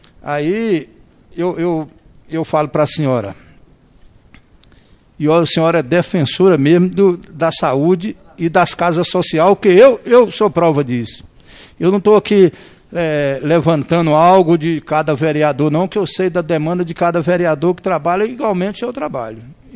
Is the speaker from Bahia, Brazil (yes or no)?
yes; Bahia, Brazil; eu, por exemplo, vim do estado da Bahia para cá, fui bem alocado